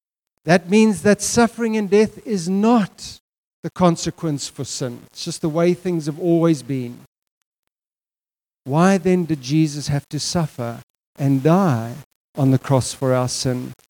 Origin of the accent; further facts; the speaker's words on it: Cape Town, Western Cape, South Africa; I come from Cape Town.